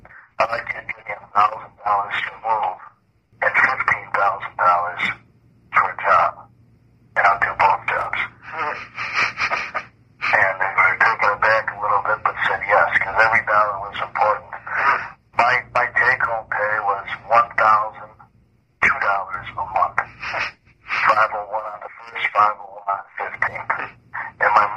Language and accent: English; Chicago, Illinois, United States; He also knew I was from Chicago.